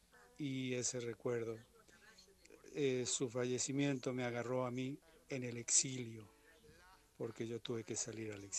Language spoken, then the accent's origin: Spanish; Carabunco, Jujuy, Argentina; now in Mexico; Yo nací en Carabunco, en Jujuy